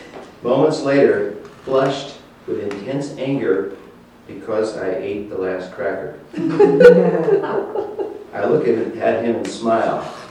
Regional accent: Midwest, United States; Because I was from the Midwest.

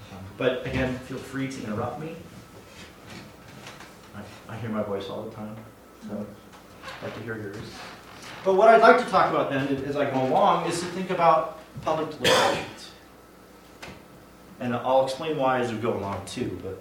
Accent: Minnesota, United States; Though I'm from Minnesota, and for those of you who know anything about Minnesota right now

